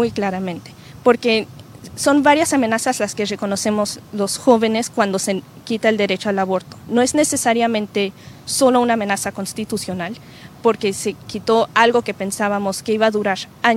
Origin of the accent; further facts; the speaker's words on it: Austin, Texas, United States; also born or lived in Mexico City; yo nací en la Ciudad de México, pero por la mayor parte crecí en el área de Austin, Texas